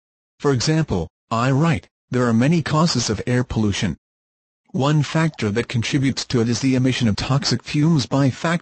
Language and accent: English; Perlis, Malaysia; English is a second language; You know, I'm from Perlis and I grew up and attended school in a rural area too. I was not good in English when I was young